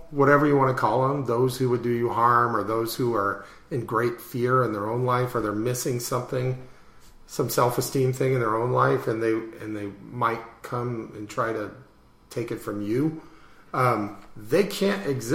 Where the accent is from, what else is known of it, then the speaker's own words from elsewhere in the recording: Chicago, Illinois, United States; I come from Chicago